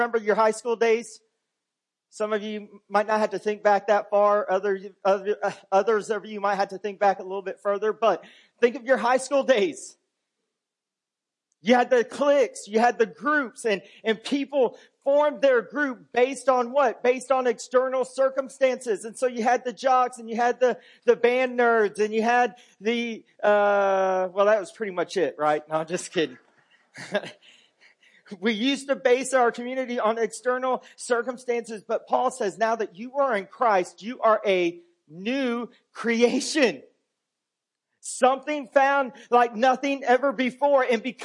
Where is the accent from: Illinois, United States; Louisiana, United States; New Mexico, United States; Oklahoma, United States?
Oklahoma, United States; I'm a 40-year-old white Caucasian male born and raised in Oklahoma